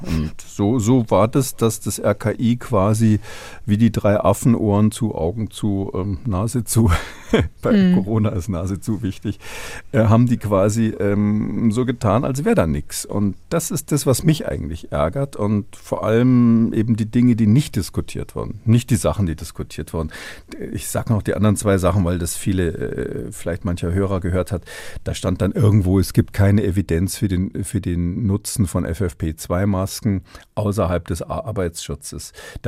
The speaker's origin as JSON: {"language": "German", "town": "Munich", "region": "Bavaria", "country": "Germany", "said": "sage ich mal an der Stelle als Münchner, darf ich das sagen"}